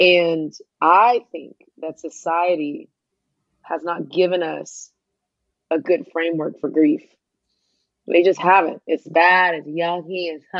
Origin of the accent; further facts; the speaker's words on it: United Kingdom; I am British.